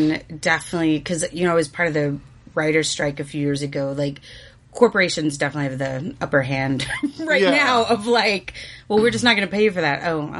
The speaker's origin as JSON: {"language": "English", "town": "Grand Prairie", "region": "Texas", "country": "United States", "said": "I just visited my dad, and I'm from Grand Prairie, Texas. So I just visited him. And, you know, you start, like, go home to the small town"}